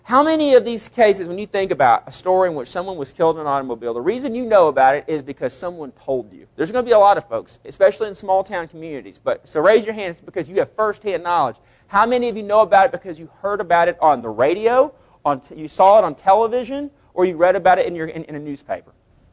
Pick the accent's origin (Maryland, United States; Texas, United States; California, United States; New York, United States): Texas, United States; Vernon; I am from Vernon, Texas. How many of you know where Vernon, Texas is?